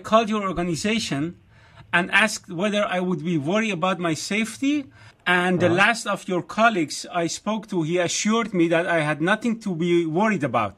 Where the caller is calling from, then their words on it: Amsterdam, North Holland, Netherlands; I'm calling from Amsterdam, Holland.